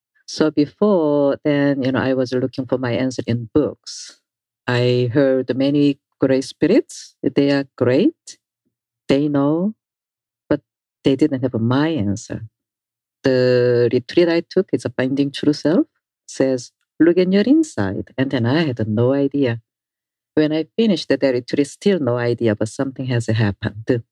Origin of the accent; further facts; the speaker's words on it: South Korea; So when I was younger, you know, I'm from Korea, I heard, but nobody taught.